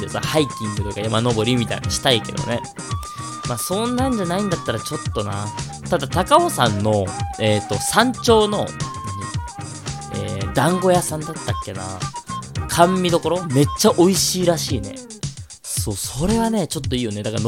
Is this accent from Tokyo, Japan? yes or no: yes; Fussa, Tokyo, Japan; 俺、福生出身、東京のね、福生市出身だから、海って行こうと思わないともうないからさ、山なんてさ、ちょっと歩けばあるからね。